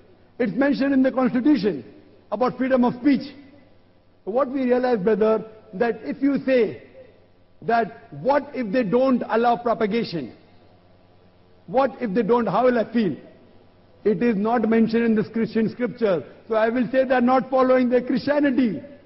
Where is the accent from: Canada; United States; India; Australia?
India